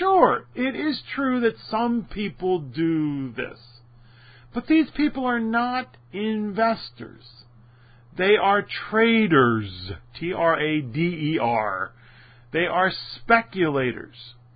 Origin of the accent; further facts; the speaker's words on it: Philadelphia, Pennsylvania, United States; accent: Philadelphia; And revert back to my Philadelphia accent.